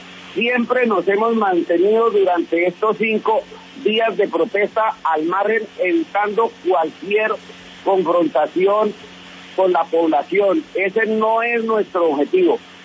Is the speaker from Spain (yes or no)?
no; Colombia; como soldado, como colombiano y como persona que ya hace parte de esta jurisdicción porque llevo un tiempo muy prudencial.